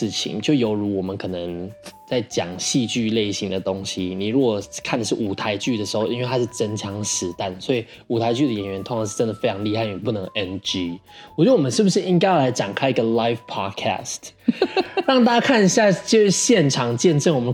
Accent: Taiwan; 我那时候去的时候我们的口音你知道还是有差的嘛，就大概讲要讲清楚一点，就是哎，他们可以大概体会到你是台湾人

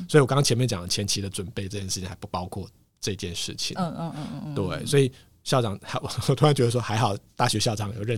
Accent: Hsinchu, Taiwan; 然后我们都是新竹人啊，

